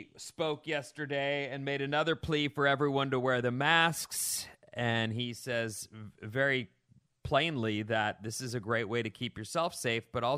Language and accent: English; United States; You're infringing upon my freedoms as an American.